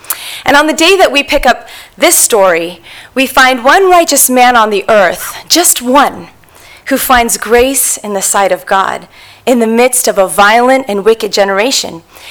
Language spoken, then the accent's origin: English; Berrien Springs, Michigan, United States; born there; I actually grew up in a pastor's home. I was born in Berrien Springs, Michigan, which you can't really get more Adventist than that.